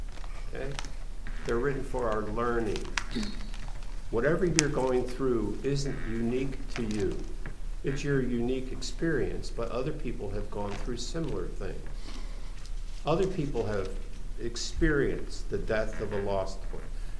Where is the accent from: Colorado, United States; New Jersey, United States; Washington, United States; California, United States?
Washington, United States; moved away as an adult; now in South Boston, United States; I was so angry with him because I came from Washington State, very nice situation.